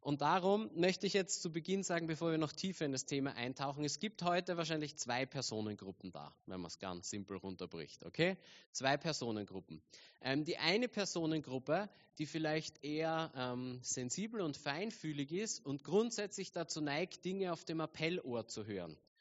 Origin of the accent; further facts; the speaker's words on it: Austria; Davon haben wir Österreicher jahrelang profitiert.